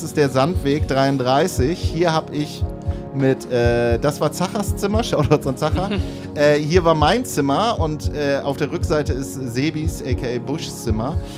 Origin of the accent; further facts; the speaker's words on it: Neubrandenburg, Mecklenburg-Vorpommern, Germany; born there; Okay, es ist meine Geburtsstadt Neubrandenburg.